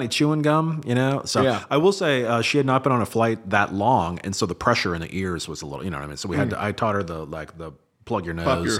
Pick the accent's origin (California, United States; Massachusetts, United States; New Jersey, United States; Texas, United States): California, United States; San Francisco; also born or lived in Palo Alto; And I grew up out in San Francisco and then down the peninsula in Palo Alto and stuff. That's where I went to high school.